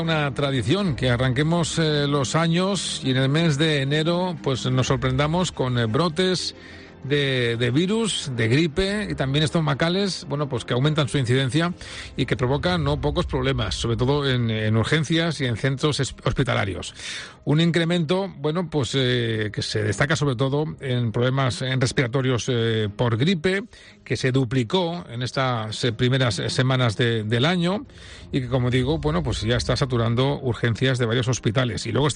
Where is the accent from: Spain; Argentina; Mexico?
Spain; Valencian Community; yo, como un valenciano más, estoy contento, ¿no?, de pensar que tendremos un estadio terminado aquí en Valencia.